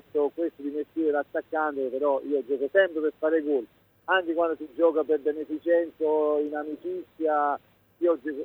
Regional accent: Naples, Campania, Italy; now in Taranto, Italy; io sono napoletano, però vivo a Taranto da 6 anni.

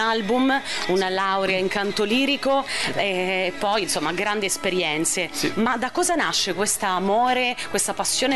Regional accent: Sicily, Italy; come si dice dalle nostre parti qui in Sicilia

